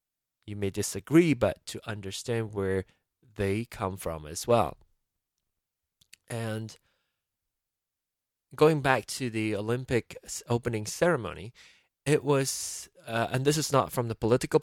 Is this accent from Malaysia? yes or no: yes; Malaysia; I grew up in Malaysia